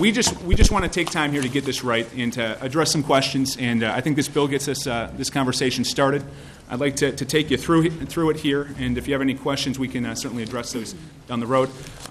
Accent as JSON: {"language": "English", "town": "Red Wing", "region": "Minnesota", "country": "United States", "tie": "born or raised there", "said": "I am from Red Wing, the Bluff Country. I've grown up in southeastern Minnesota."}